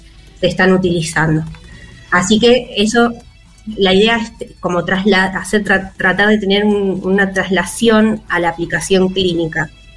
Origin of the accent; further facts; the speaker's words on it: Mar del Plata, Buenos Aires Province, Argentina; tengo una tía que es bióloga, que pues yo soy de Mar del Plata, entonces tuve que viajar y vine a conocer distintas universidades